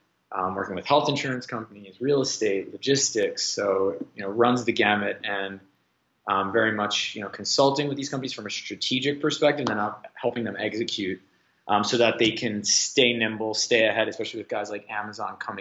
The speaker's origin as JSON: {"language": "English", "town": "New York City", "region": "New York", "country": "United States", "also_born_or_lived": "Philadelphia", "said": "I'm from New York City."}